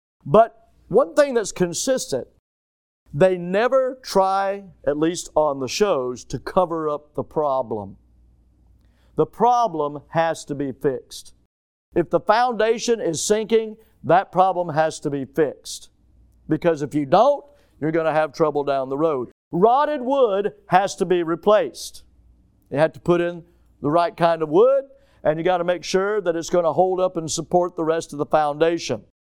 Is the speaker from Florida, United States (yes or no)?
yes; Florida, United States; I'm from Florida. We have fish. I love fish. I'm from Florida.